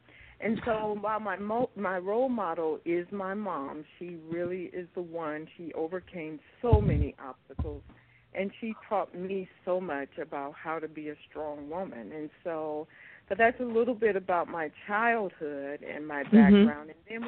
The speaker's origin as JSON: {"language": "English", "town": "Cleveland", "region": "Ohio", "country": "United States", "tie": "born or raised there", "said": "I was born in the 60s and really raised in the 70s. And I'm from Cleveland, Ohio."}